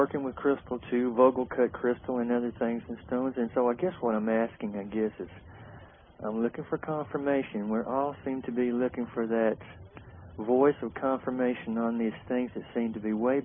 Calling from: Georgia, United States; Hi, this is … I'm calling from Georgia.

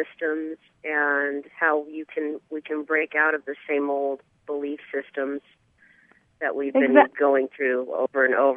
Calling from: Ojai, California, United States; I'm calling from Ojai, and I'm a massage therapist.

